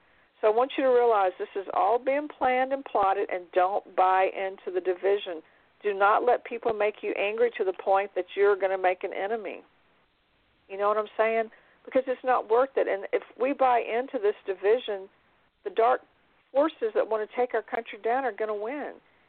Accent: United States; America, I'm an American, so I'm just talking about our country.

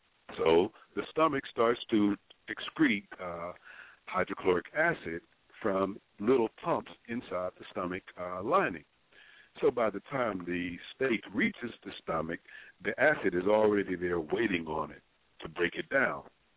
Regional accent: Mississippi, United States; And I like to blacken it, because I'm originally from the Mississippi Delta. And we eat spicy food from that area, well-seasoned food.

